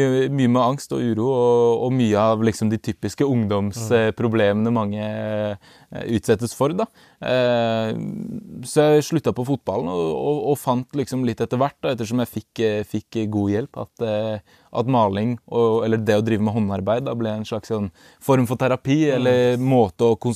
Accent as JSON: {"language": "Norwegian", "town": "Drammen", "region": "Buskerud", "country": "Norway", "said": "Nei, jeg er fra Drammen."}